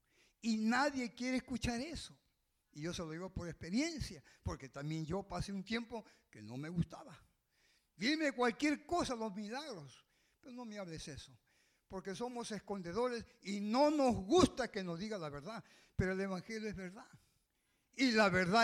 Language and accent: Spanish; Peru; Yo hace muchos años, en mi país, en Perú